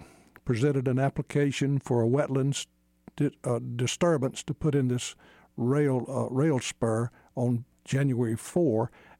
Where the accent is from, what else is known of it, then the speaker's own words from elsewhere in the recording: Georgia, United States; born there; now in Athens, United States; I'm from Wayne County in Southeast Georgia. I own the newspaper there, but I live in Athens, and I'm in Wayne County often. That's where I was born, and that's where my heart always is, wherever I am.